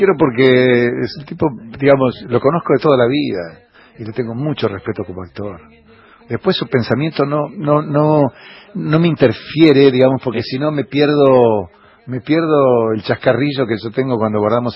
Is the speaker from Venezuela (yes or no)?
no; Tandil, Buenos Aires Province, Argentina; Bueno, yo soy de Tandil.